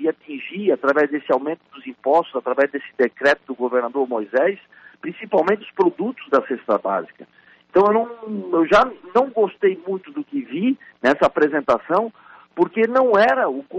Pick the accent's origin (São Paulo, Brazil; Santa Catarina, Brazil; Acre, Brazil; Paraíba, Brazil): Santa Catarina, Brazil; Timbó; eu sou do Médio Vale do Itajaí, sou da cidade de Timbó, né, muito próxima da cidade de Blumenau, de Pomerode, mas eu tenho muitos parentes aí no sul do estado, inclusive em Criciúma também.